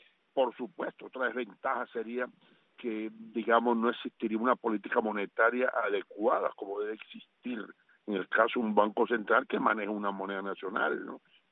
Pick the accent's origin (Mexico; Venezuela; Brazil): Venezuela; como ciudadano venezolano, como economista y como persona natural